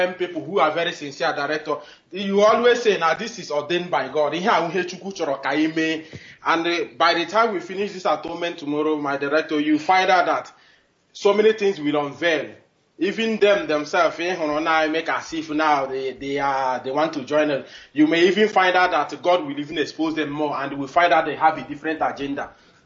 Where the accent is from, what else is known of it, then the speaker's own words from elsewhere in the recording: Okpala, Imo, Nigeria; now in Abuja, Nigeria; director. I am from Okpala, Ezeama, Imo State.